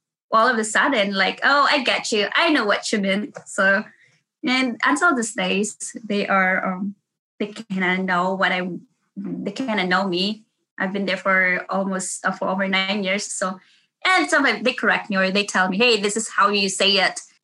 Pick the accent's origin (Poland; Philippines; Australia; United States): Philippines; English is a second language; hey, I'm a Filipino. I have a thick accent.